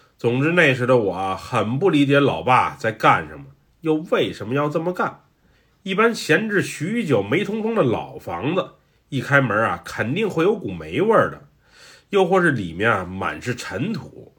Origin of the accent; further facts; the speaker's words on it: Chiang Mai, Thailand; also born or lived in Bangkok; 我在很小的时候是在清迈长大的，对那时的记忆啊，我是特别的模糊